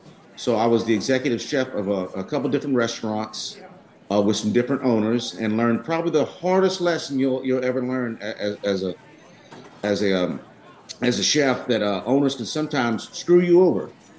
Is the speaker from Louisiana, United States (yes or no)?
yes; Rayne, Louisiana, United States; accent: Cajun; Yeah, I'm from Rain, Louisiana. You can't take the Cajun out of me.